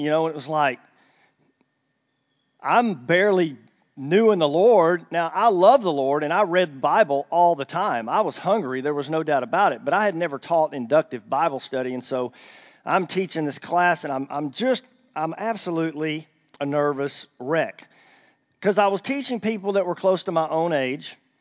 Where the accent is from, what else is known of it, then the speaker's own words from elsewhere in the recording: Henderson, Texas, United States; now in Arkansas, United States; I did not grow up in Arkansas. I grew up in Texas. That's where I was from, northeast Texas, a little town called Henderson, and I moved there.